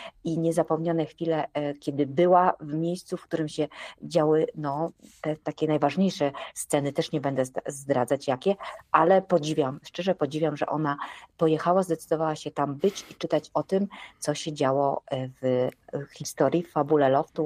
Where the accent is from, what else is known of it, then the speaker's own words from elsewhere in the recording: Krasnystaw, Lublin Voivodeship, Poland; moved away as an adult; now in Kraków, Poland; mieszkam w Krakowie od 24 lat. Przyjechałam z Lubelszczyzny, urodziłam się w Krasnym Stawie, więc tam mieszkałam do matury, a na studia przyjechałam do Krakowa.